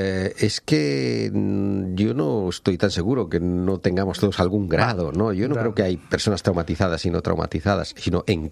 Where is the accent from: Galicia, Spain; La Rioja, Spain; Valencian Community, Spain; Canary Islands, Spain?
Galicia, Spain; Lugo; born there; Yo mismo, que soy nacido en Lugo, ¿no?